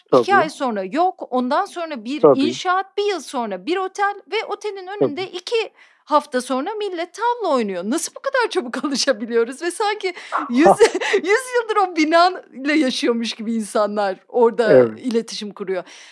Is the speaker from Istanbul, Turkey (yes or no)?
yes; Istanbul, Turkey; Şimdi bir şehirli olarak, bir İstanbullu olarak yaşadığım yeri anlamaya çalışıyorum, mahallemi kavramaya çalışıyorum, evimi şekillendirmeye çalışıyorum